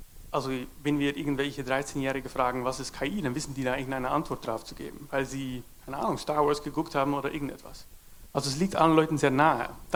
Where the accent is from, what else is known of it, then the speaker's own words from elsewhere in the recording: Netherlands; German is a second language; bin ja Niederländer.